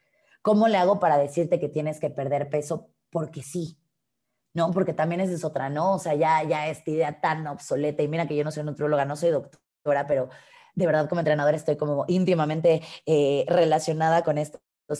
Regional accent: Mexico; soy una mujer mexicana de casi 32 años.

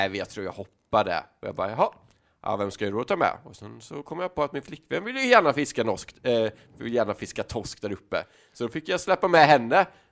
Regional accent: Sweden; och jag är från Sverige och jag har kommit tillbaka från Norge.

